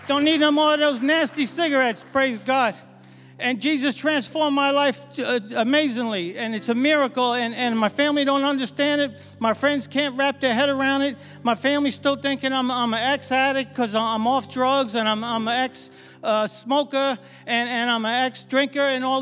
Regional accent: New York, United States; I'm from New York.

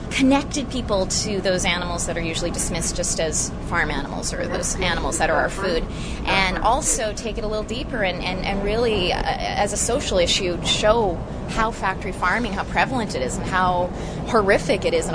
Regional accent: Manitoba, Canada; But I'm a prairie girl. I come from Manitoba, grew up in farm country.

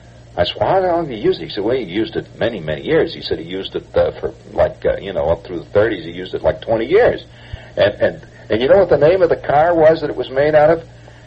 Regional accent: Chicago, Illinois, United States; I go there, you know, I'm from Chicago, you know, and that museum was really great.

